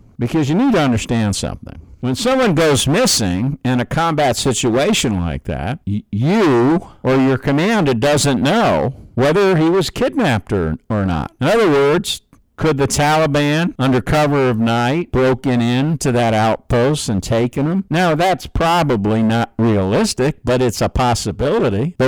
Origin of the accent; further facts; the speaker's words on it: New York, United States; that liberal rag out of my home state of New York City, or the state of New York out of New York City.